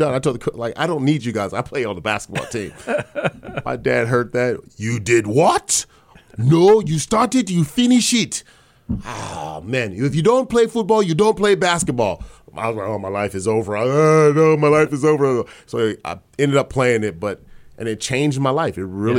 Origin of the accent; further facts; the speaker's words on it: Los Angeles, California, United States; Look, I grew up here in Los Angeles, and all I remember was the Los Angeles Lakers.